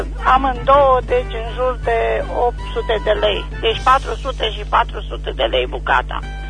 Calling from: Oțelul Roșu, Galați County, Romania; din Oțelul Roșu

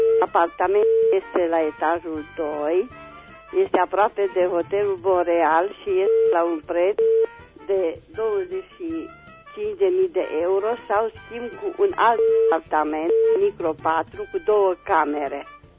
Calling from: Reșița, Caraș-Severin, Romania; sunt din Reșița

